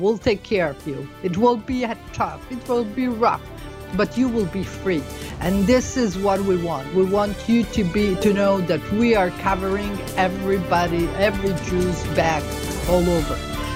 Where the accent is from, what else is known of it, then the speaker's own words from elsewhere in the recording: United States; and I come from America, and we have there another state of mind